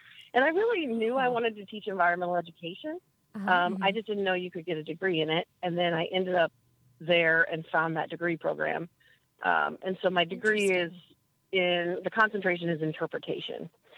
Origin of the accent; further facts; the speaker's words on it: Illinois, United States; I am from Illinois originally, grew up in a very outdoorsy family, lots of biologists, and grew up on a vegetable farm.